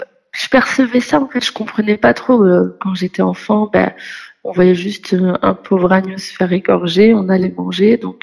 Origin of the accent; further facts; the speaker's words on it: Nantes, Pays de la Loire, France; j'ai 24 ans. Je suis originaire de la région de Nantes et je suis d'origine marocaine et je suis convertie au catholicisme depuis maintenant 5 ans.